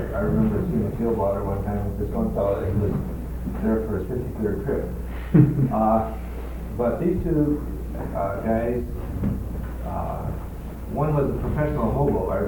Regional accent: Michigan, United States; I grew up in Market County, Michigan, a good part of my life in a house attached to the county jail.

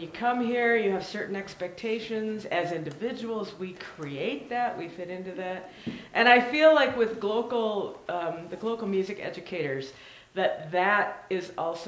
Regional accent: Pittsburgh, Pennsylvania, United States; I'm from Pittsburgh area, when they were winning all those Super Bowls

